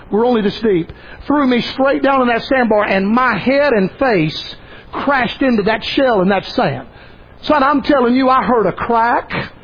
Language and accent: English; Gulf Coast, United States; I was raised on the Gulf Coast, but it don't have no waves, man.